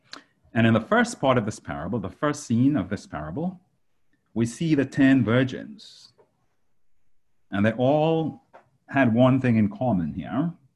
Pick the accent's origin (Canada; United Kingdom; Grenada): Grenada; I grew up with lamps in Grenada because we didn't have electricity back then